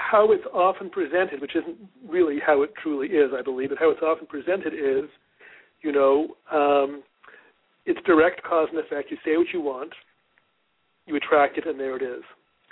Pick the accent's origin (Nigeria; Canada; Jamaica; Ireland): Canada; now in United States; I'm Canadian. I had no desire to move to the U.S. and live here. And here I have now been here since 1997.